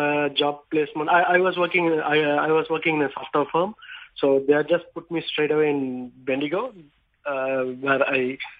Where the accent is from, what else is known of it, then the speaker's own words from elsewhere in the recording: Chennai, Tamil Nadu, India; I'm from Chennai, which the older name is Madras